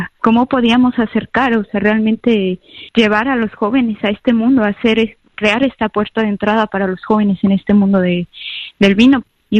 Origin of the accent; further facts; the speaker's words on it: Mexico; moved away as an adult; now in France; soy mexicana, hace 8 años que vivo en Francia